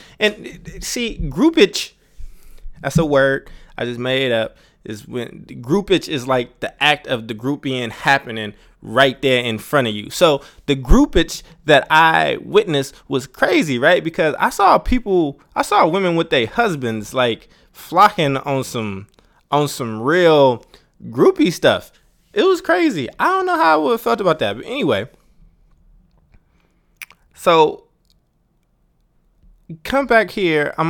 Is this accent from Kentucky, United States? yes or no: no; Chicago, Illinois, United States; born there; my family is in Chicago. I was born in Chicago.